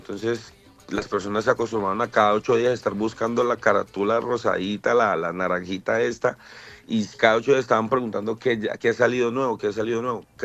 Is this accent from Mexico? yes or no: no; Pacific region, Colombia; Bueno, primero un orgullo, soy un hijo del Pacífico.